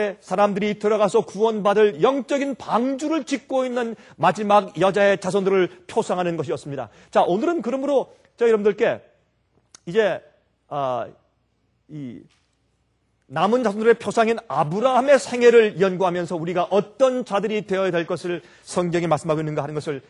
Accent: South Korea; 우리는 한국 사람들이에요.

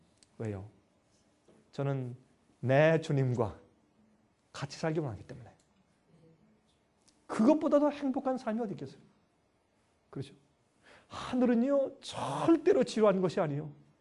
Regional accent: Gyeonggi Province, South Korea; moved away; also born or lived in Busan; 한국에서 한국에 살 때 제가 어릴 때 저는 이 경기도 출신입니다. 저는 경기도에서 태어났어요. 서울 근교의 경기도 출신인데 근데 6.25 사변 나서 우리가 피난을 가가지고 제가 부산에 가서

